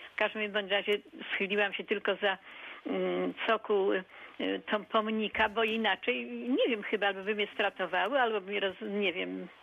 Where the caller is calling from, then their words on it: Zielona Góra, Lubusz Voivodeship, Poland; ja chcę zgłosić, że u nas w Zielonej Górze